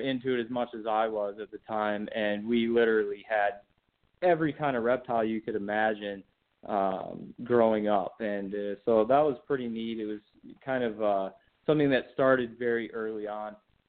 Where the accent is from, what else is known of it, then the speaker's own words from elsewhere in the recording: Michigan, United States; I grew up in Michigan, which has a huge population of herps, a lot of snakes, a lot of amphibians